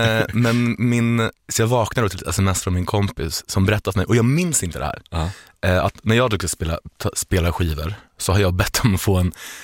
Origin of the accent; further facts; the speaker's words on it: Norway; Swedish is a second language; Jag är ju norsk